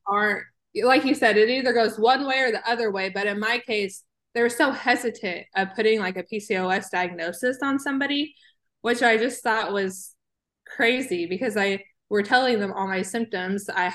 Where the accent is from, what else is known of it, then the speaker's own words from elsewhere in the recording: Missouri, United States; I am from the United States, which I think is important to say because you are not. I'm from Missouri.